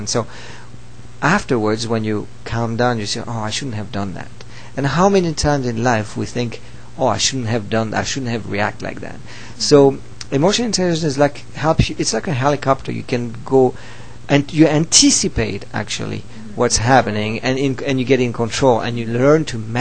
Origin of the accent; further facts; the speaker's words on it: Switzerland; also born or lived in France; but originally I'm from Switzerland. I'm born in Switzerland, and I lived in France and Switzerland at the same time. Actually, I live all over Europe.